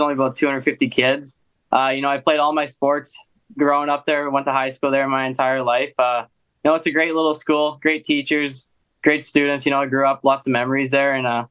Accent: Yorkton, Saskatchewan, Canada; Like, I donated back to my hometown community and, you know, always growing up, kind of playing around Yorkton

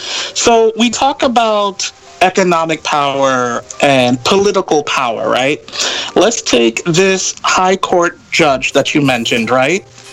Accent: United States; okay, so I'm an outsider, I'm an American, but I love history

